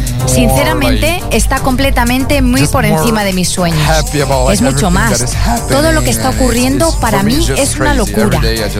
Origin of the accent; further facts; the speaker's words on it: Brazil; Spanish is a second language; es también la primera vez que pincho aquí en mi país. En Tomorrowland, Brasil.